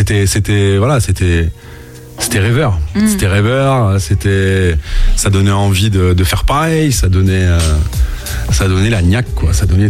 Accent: Montpellier, Occitanie, France; On on était sur la région de Montpellier, parce que je suis issu de, originaire de Montpellier.

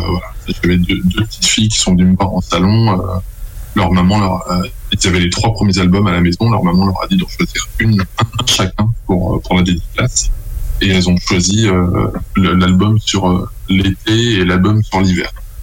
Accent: Pays de la Loire, France; un crayon de bois, comme on dit chez nous en Maine-et-Loire.

